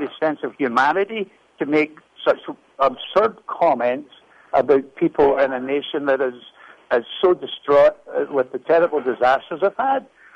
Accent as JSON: {"language": "English", "region": "Ulster", "country": "Ireland", "lives_now": "United States", "said": "an Irish entertainer down here in Marco. I'm from Donegal in Ireland"}